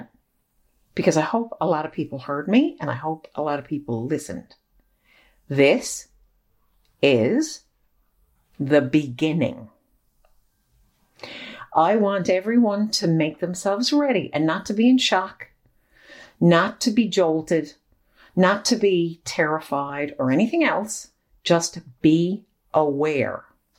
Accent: Newfoundland and Labrador, Canada; Because I am a Newfoundlander and I do love this province.

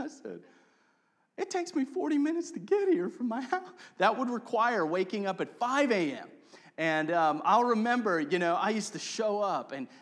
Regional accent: Cape Town, Western Cape, South Africa; now in United States; I was raised in Cape Town, South Africa

